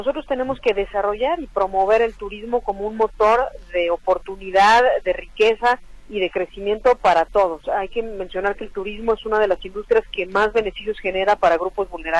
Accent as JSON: {"language": "Spanish", "region": "Mexico City", "country": "Mexico", "tie": "born there", "said": "yo soy nacida en la Ciudad de México y apenas hace 6 años fui invitada a encabezar la Secretaría de Turismo del Estado de Yucatán."}